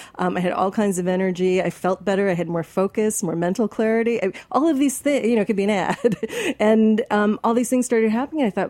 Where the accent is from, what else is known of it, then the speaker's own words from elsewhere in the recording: Midwest, United States; I'm from the Midwest. I've been eating meat three times a day all my life.